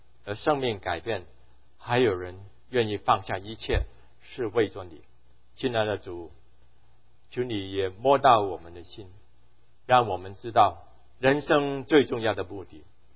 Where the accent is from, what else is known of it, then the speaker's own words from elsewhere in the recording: China; 因为我是中国人，我回想2008的那个奥运会